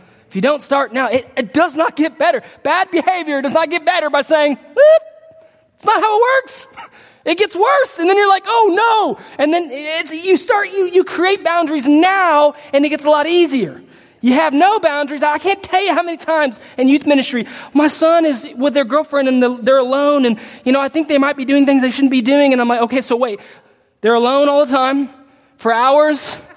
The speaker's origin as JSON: {"language": "English", "region": "Texas", "country": "United States", "said": "I'm a Texan, right? Ain't a word, but I just said it."}